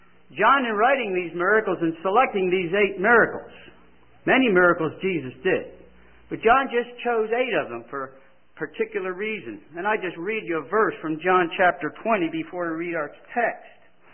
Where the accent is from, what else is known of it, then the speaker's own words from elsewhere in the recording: Philadelphia, Pennsylvania, United States; moved away as an adult; now in Georgia, United States; we came from Philadelphia 41 years ago